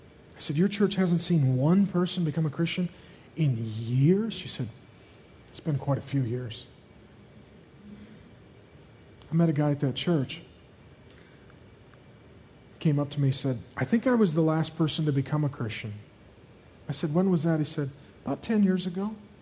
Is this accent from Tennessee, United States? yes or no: no; Seattle, Washington, United States; And that was me. I grew up here. I grew up in Seattle. I didn't know Jesus till I was 19.